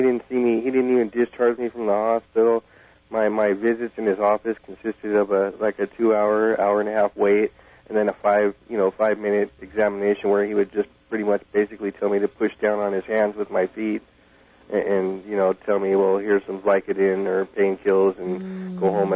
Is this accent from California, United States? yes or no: yes; Riverside, California, United States; I'm from Riverside and I'm in customer service.